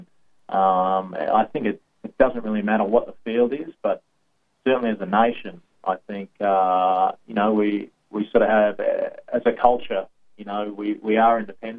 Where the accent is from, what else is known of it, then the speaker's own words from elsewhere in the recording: Pittwater, New South Wales, Australia; Growing up in Pittwater, it's just such a paradise.